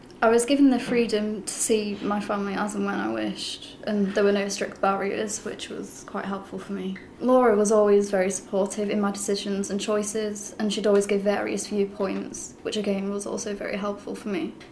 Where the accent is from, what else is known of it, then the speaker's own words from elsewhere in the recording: Winterley, North West England, United Kingdom; 19, and I'm from Winterley in Sandwich.